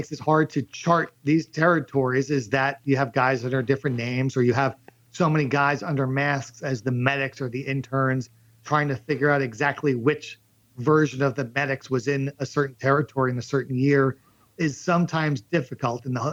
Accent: Northeast, United States; because, of course, me growing up in the Northeast, I remember the big match between Piper and Adonis at WrestleMania 3.

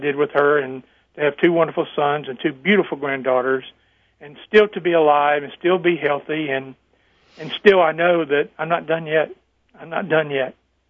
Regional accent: Mobile, Alabama, United States; or here in my hometown of Mobile, Alabama.

